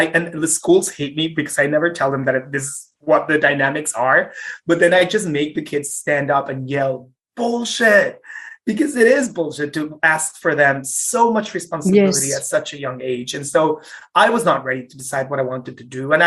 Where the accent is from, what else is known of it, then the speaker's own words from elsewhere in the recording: Mexico City, Mexico; And I mean, I grew up in Mexico City, like streets, cars, honks, and smells, and just Ireland, just green everywhere.